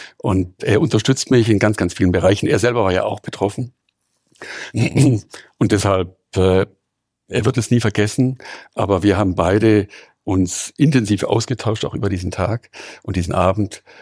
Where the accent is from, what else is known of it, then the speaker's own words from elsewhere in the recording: Weingarten, Baden-Württemberg, Germany; wir haben in dieser Zeit auch gemeinsam in meiner Heimatstadt Weingarten viel entwickelt